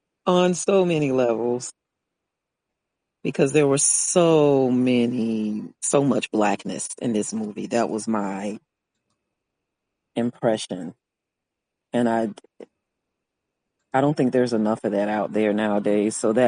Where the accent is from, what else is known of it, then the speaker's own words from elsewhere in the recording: the South, United States; I am from the South myself, born and raised, because I was raised up in the church